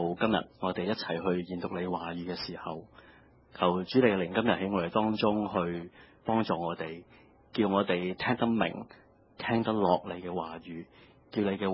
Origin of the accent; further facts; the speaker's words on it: Hong Kong; 其实做基督徒，我想我们香港人很多时候都是一样